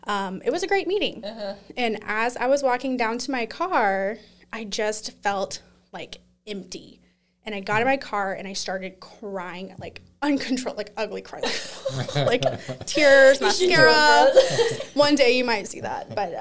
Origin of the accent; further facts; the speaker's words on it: Arlington, Texas, United States; Well, I was born and raised in Arlington, Texas.